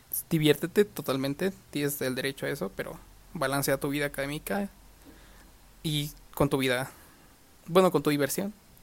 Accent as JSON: {"language": "Spanish", "country": "Mexico", "said": "esa es la mentalidad de muchos mexicanos, de quedarte con la mínima calificación para pasar y no. Intenta superarte, intenta ser una mejor persona para cambiar nuestro país"}